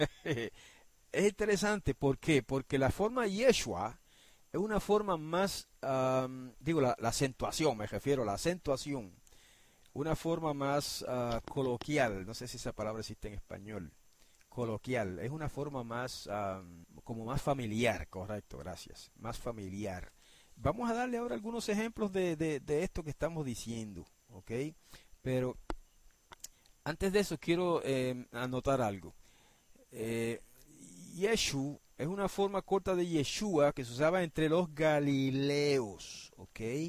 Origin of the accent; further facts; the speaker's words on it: Guayama, Puerto Rico; En Guayama, también mi pueblo, había un chofer de carro público